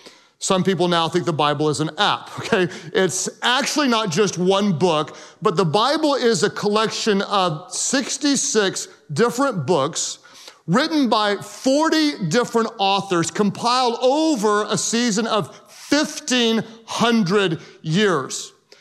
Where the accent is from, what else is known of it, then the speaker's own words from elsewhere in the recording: Oklahoma, United States; but I am from Oklahoma. And I do not know where Spiro, Oklahoma is.